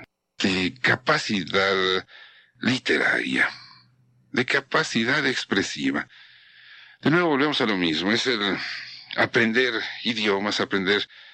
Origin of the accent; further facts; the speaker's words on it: Mexico; Somos muy especiales los que somos mexicanos.